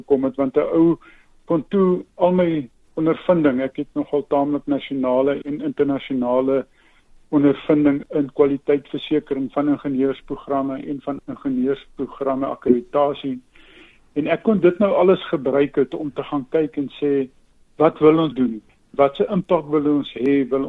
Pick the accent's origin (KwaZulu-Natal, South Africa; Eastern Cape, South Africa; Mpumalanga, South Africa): Eastern Cape, South Africa; Uitenhage; Ja, ek het in Uitenhaag wat nou tans Kariga is groot geword